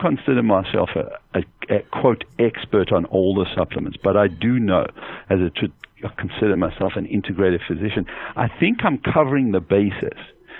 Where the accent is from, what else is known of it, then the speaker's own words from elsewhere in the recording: South Africa; You know, I'm from South Africa